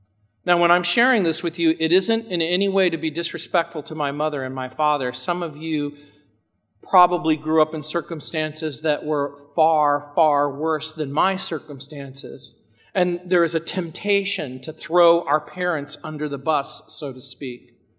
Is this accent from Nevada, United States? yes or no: no; New Orleans, Louisiana, United States; born there; I was born in New Orleans, Louisiana. My father was from Sicily. My father and my grandfather came here after World War II. My mother was descended from Hungarian Jews.